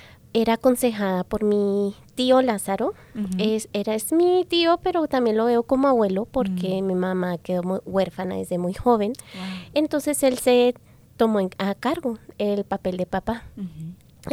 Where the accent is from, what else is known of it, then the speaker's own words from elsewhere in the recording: Denver, Colorado, United States; Yo soy nacida y criada aquí en Denver, Colorado.